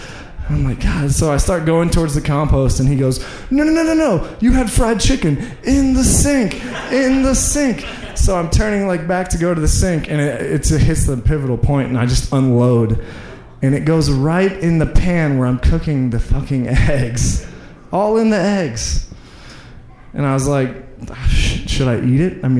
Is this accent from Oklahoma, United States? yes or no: yes; Oklahoma, United States; I'm from Oklahoma.